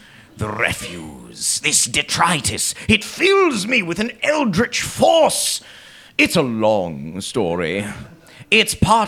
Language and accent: English; New Zealand; Sorry, I'm a Kiwi. We use metric.